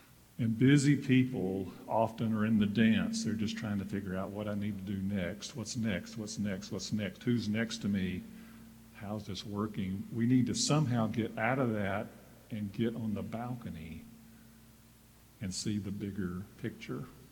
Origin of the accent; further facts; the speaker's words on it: Deep South, United States; When I was growing up in the Deep South, in the church was kind of compliance. You couldn't really have a meaningful life in the community I grew up in the Deep South, if you did not go to church